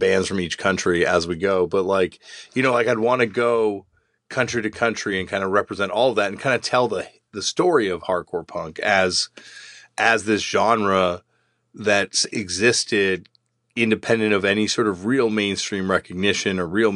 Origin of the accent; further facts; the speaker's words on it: Toronto, Ontario, Canada; because I'm from Toronto